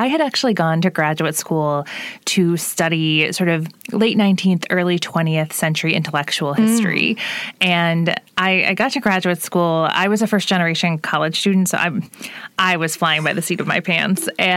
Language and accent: English; Evansville, Indiana, United States; I'm from Evansville originally.